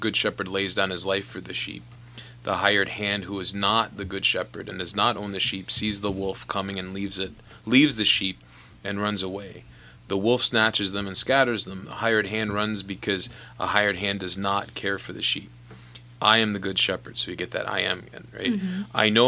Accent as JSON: {"language": "English", "town": "Long Island", "region": "New York", "country": "United States", "tie": "born or raised there", "said": "I grew up on Long Island, New York."}